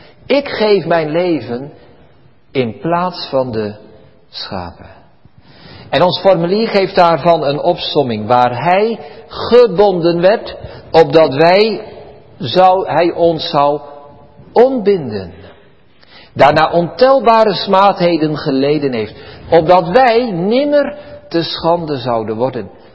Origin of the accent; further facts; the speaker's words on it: Barneveld, Gelderland, Netherlands; U weet, ik ben opgegroeid in Barneveld.